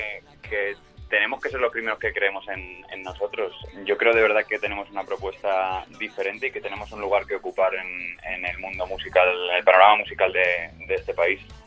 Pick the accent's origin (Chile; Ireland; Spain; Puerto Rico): Spain; Alicante, Valencian Community; Yo soy alicantino